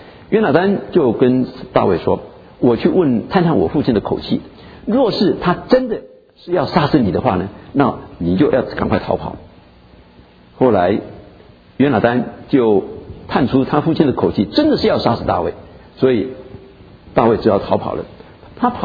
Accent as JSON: {"language": "Chinese", "country": "Taiwan", "said": "那我呢台湾来就叫台湾人"}